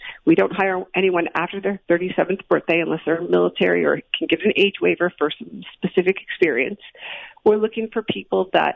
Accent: Chicago, Illinois, United States; So I grew up in Chicago. I went to college in Milwaukee.

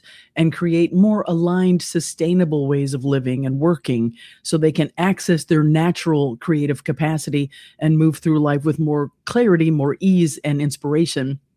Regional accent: Kentucky, United States; also born or lived in Florida; I had packed up and sold my Florida home and moved back to my hometown in Kentucky in 2017 to be in place for my aging mom.

